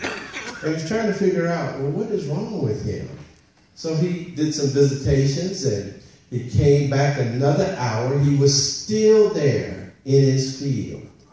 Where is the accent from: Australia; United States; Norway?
United States; North Carolina; Most of you know I'm from North Carolina, rural area in North Carolina.